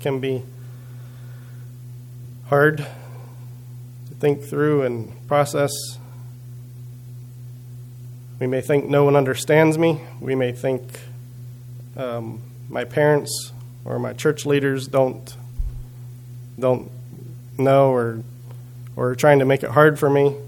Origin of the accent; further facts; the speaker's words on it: Cochranville, Pennsylvania, United States; born there; That's who I am. It's part of my identity. I was born on May 22, 1985. In Cochranville, Pennsylvania.